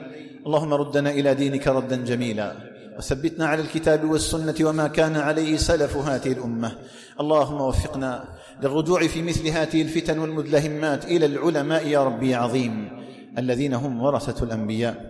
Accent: Algeria; أن يجعل بلدنا الجزائر آمنا مطمئنا

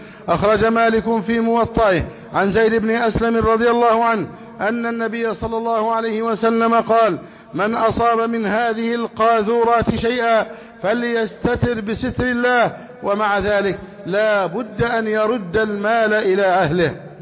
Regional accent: Egypt; بلدنا مصر

